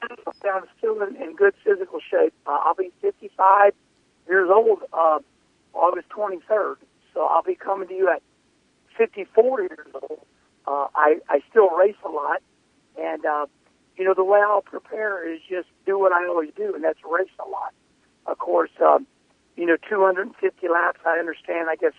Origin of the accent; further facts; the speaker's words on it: St. Louis, Missouri, United States; We're both, you know, born and raised in the St. Louis, Missouri area.